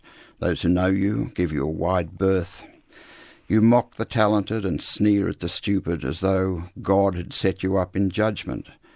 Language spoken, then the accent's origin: English; Australia; accent: Australian; I read poems by Rimbaud, Baudelaire, Verlaine, Mallarmé in French with my Australian accent into a computer